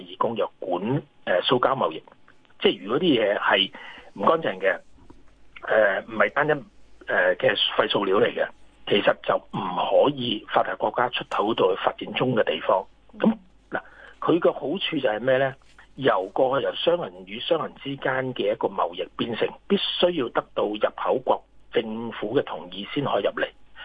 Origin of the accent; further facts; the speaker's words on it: Hong Kong; 全世界有些呢是我們香港人未必知道